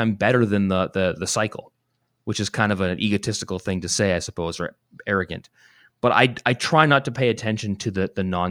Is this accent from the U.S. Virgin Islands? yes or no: no; Canada; I take a certain amount of pride in being Canadian